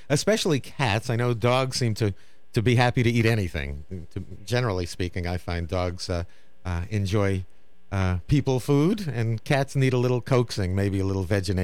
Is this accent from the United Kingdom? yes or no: no; New York City, New York, United States; Oh, that's great. Yeah, my hometown.